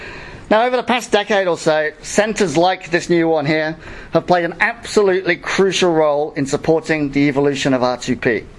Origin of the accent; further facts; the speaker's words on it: Brisbane, Queensland, Australia; I'm also delighted by the increasingly deep links being forged between Leeds and my hometown of Brisbane.